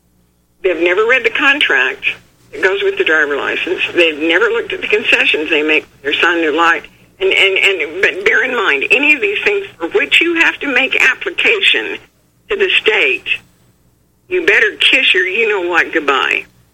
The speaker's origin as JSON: {"language": "English", "region": "Utah", "country": "United States", "said": "I'm from Utah"}